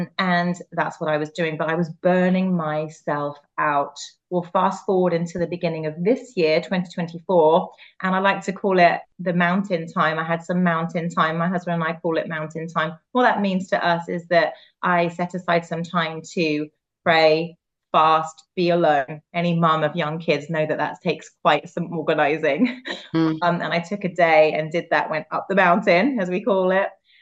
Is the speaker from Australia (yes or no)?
no; England, United Kingdom; moved away as an adult; now in Florida, United States; this accent is obviously not from America. I'm originally from England. I live in Florida. I've been here for 7 years since I met my Floridian and married my Floridian husband.